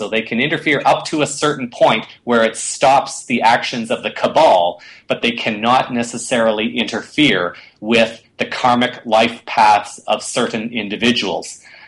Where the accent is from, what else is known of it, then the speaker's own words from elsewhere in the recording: Canada; As a Canadian, maybe it's good to note at this point in time